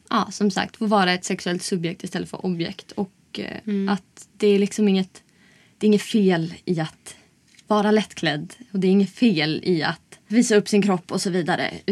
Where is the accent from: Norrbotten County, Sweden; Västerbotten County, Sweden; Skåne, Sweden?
Västerbotten County, Sweden; Umeå; Och sen så flyttade jag hem till Umeå en sväng. Jag kommer från Umeå.